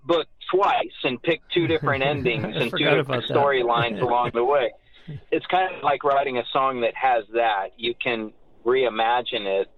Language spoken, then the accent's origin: English; Ohio, United States; Okay, well, I was born just outside of Columbus, Ohio, in a place called Circleville, Ohio. You know, I lived there until I was about five, and then we moved out to the country in rural Ohio, and then back in to the suburbs in high school age.